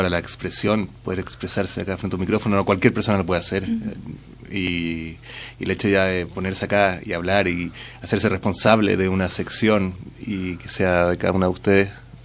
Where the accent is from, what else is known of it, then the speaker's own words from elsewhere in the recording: Chile; moved away as an adult; now in Madrid, Spain; Yo también soy de Sudamérica, de Chile. Y bueno, llegué también acá a hacer el máster hace casi 2 años.